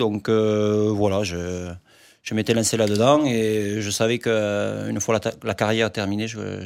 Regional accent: Castres, Occitanie, France; Donc moi je suis donc originaire de Castres, donc j'ai démarré à Minimes.

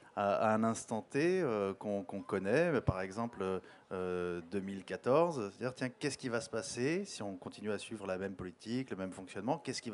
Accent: Centre-Val de Loire, France; je vis en région parisienne, mais au départ, je viens du Berry

